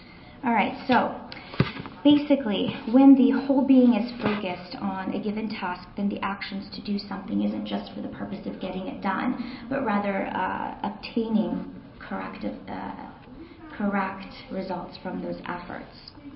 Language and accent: English; Los Angeles, California, United States; So I'm from Los Angeles, home to the 405 parking lot.